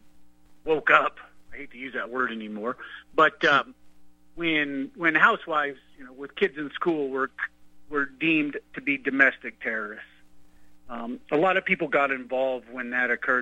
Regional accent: California, United States; now in Idaho, United States; Well, you know, I grew up in California when, you know, it was still free. I've been up here about 30 years

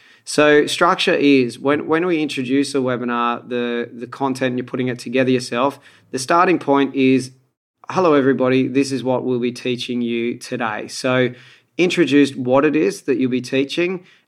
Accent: Australia; accent: Aussie; it's not my accent, I might say I have an Aussie accent, you know, and so I'm going to say some words.

